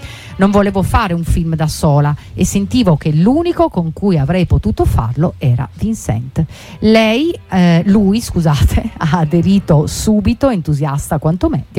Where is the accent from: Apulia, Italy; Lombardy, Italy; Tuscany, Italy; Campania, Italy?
Apulia, Italy; Bari; Vabbè, dillo tu che io sono di Bari.